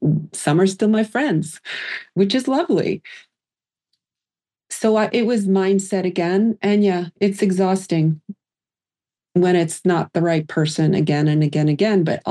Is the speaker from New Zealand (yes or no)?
no; Canada; I'm Canadian, he's in the US.